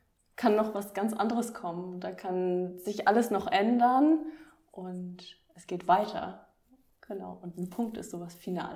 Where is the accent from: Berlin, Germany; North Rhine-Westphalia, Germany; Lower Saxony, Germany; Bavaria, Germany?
North Rhine-Westphalia, Germany; Dortmund; Ich komme ja aus Dortmund eigentlich